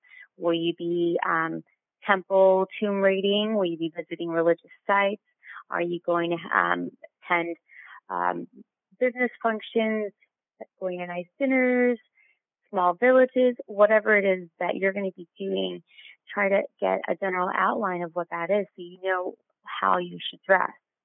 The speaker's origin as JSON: {"language": "English", "town": "Los Angeles", "region": "California", "country": "United States", "said": "I'm from Los Angeles, and I don't even have a storage unit anymore. So technically, my home base is Los Angeles, but I'm never there."}